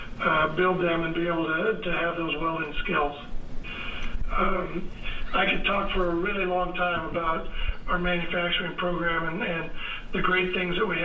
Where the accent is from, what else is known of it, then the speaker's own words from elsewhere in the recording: Coos Bay, Oregon, United States; I'm superintendent of Coos Bay School District. Born and raised in Coos Bay, a product of Coos Bay Schools, and in my 21st year in the district